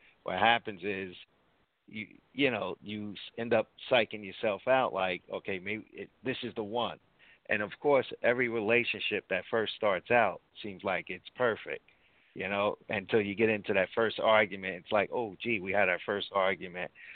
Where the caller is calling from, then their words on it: New Jersey, United States; Hey, Ted. … from New Jersey.